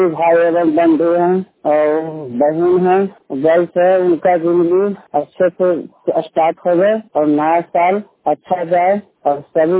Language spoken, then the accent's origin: Hindi; Patna, Bihar, India; मैं 100% ब्लाइंड हूँ और मैं पटना से हूँ और 11th क्लास का छात्र हूँ।